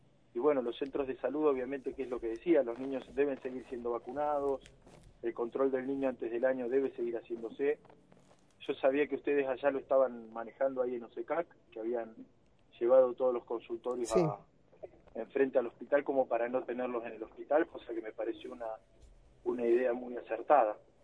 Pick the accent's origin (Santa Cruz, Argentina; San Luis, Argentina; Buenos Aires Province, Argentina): Santa Cruz, Argentina; Río Gallegos; yo la semana pasada acá en Río Gallegos perdí dos, yo soy de acá de Gallegos